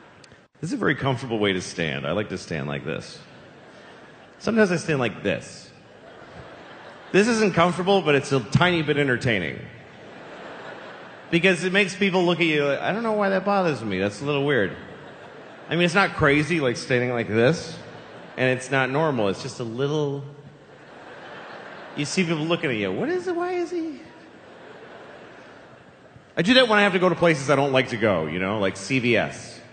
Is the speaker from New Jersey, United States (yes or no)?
no; Boston, Massachusetts, United States; accent: Boston; When I was a kid, because I grew up in Boston.